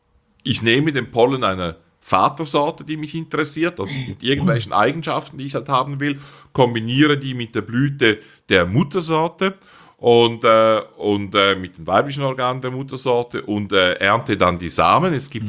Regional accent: Switzerland; so gut man sie als Schweizer versteht, wir sind ja auch nicht in der EU

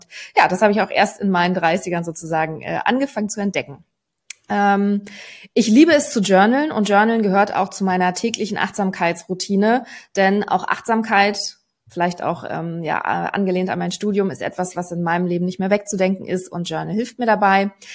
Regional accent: Berlin, Germany; now in Hamburg, Germany; Ich bin Berlinerin im Herzen und zugezogene Hamburgerin.

